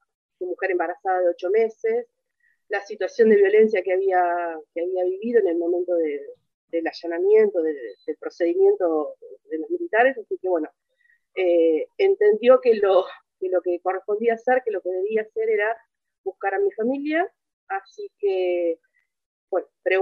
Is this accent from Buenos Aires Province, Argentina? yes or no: yes; Bahía Blanca, Buenos Aires Province, Argentina; born there; yo nací en Bahía Blanca el 31 de octubre de 1975.